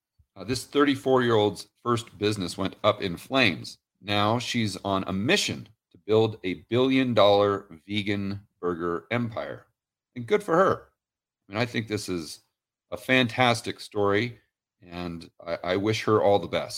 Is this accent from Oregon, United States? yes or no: yes; Portland, Oregon, United States; I mean, I grew up in Portland, Oregon. And I went back a couple years ago